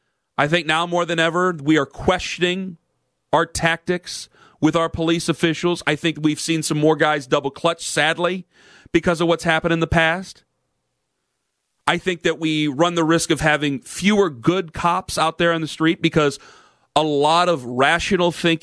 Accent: Cleveland, Ohio, United States; I come from Cleveland, Ohio.

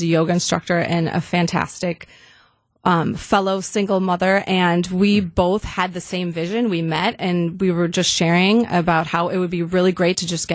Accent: Wauwatosa, Wisconsin, United States; being back in my hometown in Wauwatosa, and I know you're also from Tosa.

